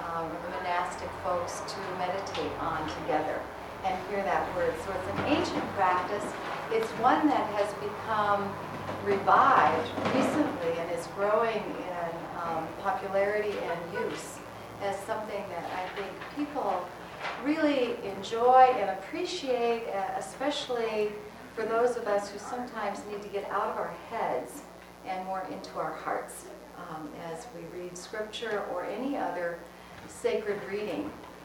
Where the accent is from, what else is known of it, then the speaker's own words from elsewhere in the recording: Denver, Colorado, United States; So, I'm from Denver, Colorado, and I'm serving for 3 weeks in the village as spiritual director.